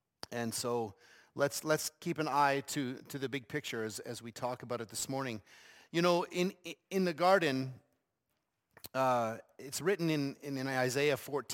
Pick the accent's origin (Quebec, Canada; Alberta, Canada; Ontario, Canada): Alberta, Canada; Coaldale; I'm Albertan, born and raised in the Lethbridge area, the thriving metropolis of Coaldale, if anybody knows where that is.